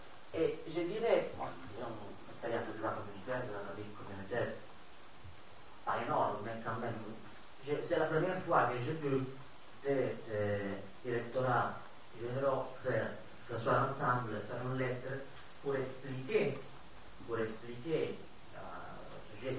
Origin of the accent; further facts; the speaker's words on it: Italy; si dans mon pays d'origine, Eni achète chez Gazprom en grande quantité, comme Eni c'est l'opérateur fournisseur de gaz en Italie